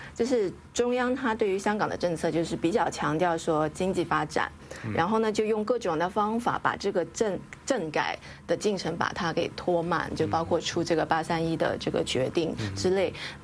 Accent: China; 其实我自己也是在那个环境长大，

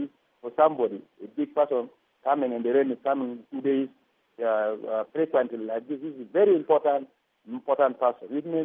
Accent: South Sudan; English is a second language; I came from South Sudan to come and receive the blessing of Pope so that the Pope may pray for peace in my country, South Sudan

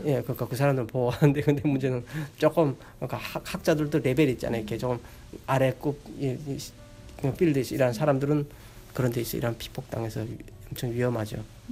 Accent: North Korea; moved away; 북한에서 왔다는 걸 숨기기 위해서

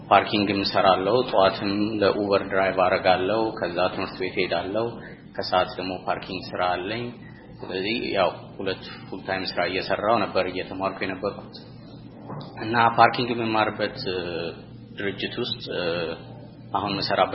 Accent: Addis Ababa, Ethiopia; moved away as an adult; now in Seattle, United States; ተወልጄ ያደኩት አዲስ አበባ ነው። ከአዲስ አበባ ዩኒቨርሲቲ በሲቪል ኢንጂነሪንግ የመጀመሪያ ዲግሪ እንጂ በ2010 ወደ ሲያትል ሙቪ ያደረኩት።

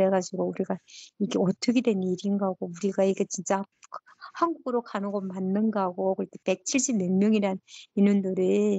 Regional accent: North Korea; accent: North Korean; now in South Korea; 제가 북한 사투리가 나왔나 봐요.

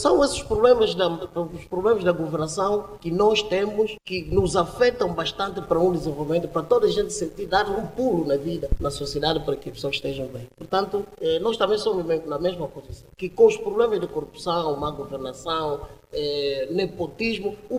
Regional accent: Angola; Todos nós como angolanos, mas juntos.

